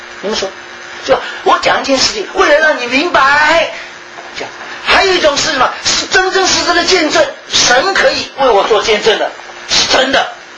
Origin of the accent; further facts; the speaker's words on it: Shanghai, China; 我们上海人讲的句话叫西装必塞，有没有听过这个话？